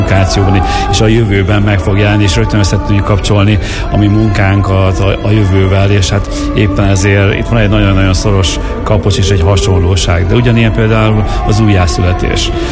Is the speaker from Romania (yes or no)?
no; Miskolc, Borsod-Abaúj-Zemplén, Hungary; Így, ha másért nem, azért miskolciként oda kell állnunk mellé